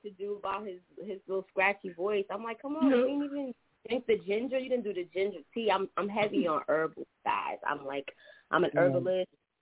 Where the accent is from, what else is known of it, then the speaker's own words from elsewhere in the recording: New York City, New York, United States; from Harlem, New York.